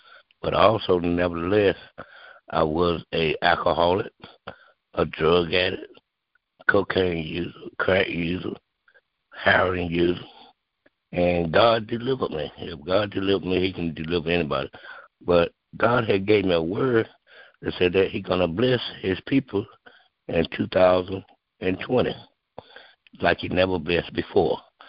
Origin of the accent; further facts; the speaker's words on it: Irwin, North Carolina, United States; I'm from Irwin, North Carolina.